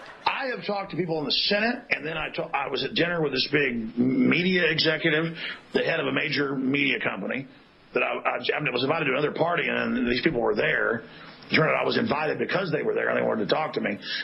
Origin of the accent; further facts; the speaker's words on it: Texas, United States; This is what it was like growing up in Texas.